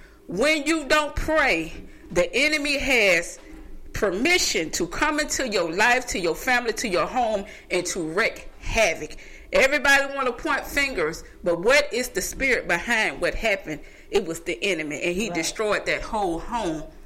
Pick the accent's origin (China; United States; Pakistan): United States; Columbus, Mississippi; I am from Columbus, Mississippi. That's my hometown. I went to New Hope School.